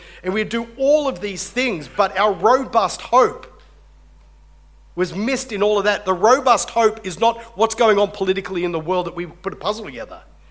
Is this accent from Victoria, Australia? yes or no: no; Lithgow, New South Wales, Australia; also born or lived in Lake Macquarie; in Lithgow, where I grew up part of my childhood, my dad was a copper growing up, so I was born on Lake Macquarie, my sister was born in Gilgandra